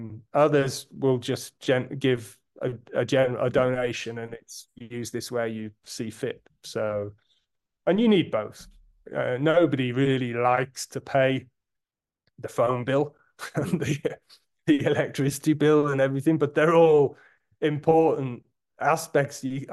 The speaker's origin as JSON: {"language": "English", "region": "England", "country": "United Kingdom", "tie": "born or raised there", "said": "I grew up in England."}